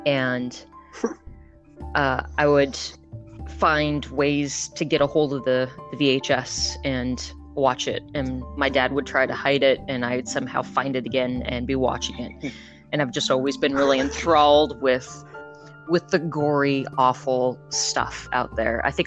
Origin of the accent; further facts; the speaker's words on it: United States; moved away as an adult; now in Scotland, United Kingdom; So I am originally from America, obviously. I moved to Scotland because my husband is Scottish about 3 years ago.